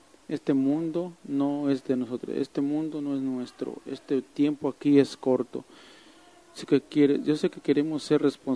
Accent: San Diego, California, United States; born there; Mi mamá era filipina y yo nací en San Diego.

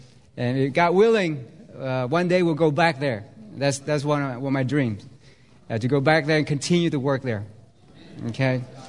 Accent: Vietnam; I'm from Vietnam.

